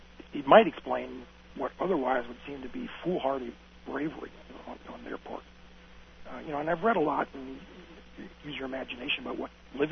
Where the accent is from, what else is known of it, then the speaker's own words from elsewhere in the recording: United States; Marines are pretty cocky, and, you know, we're American, we got the best equipment and everything.